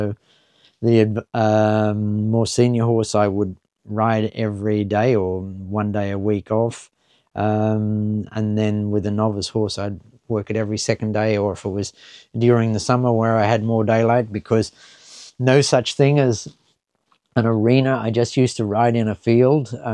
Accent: Australia; now in United Kingdom; The weather and the rainfall is very similar to where I grew up in Australia.

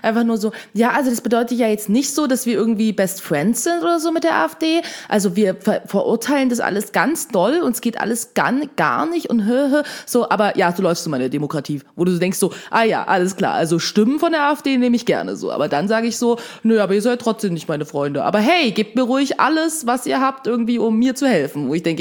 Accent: Thuringia, Germany; born there; ich bin ja in Thüringen geboren

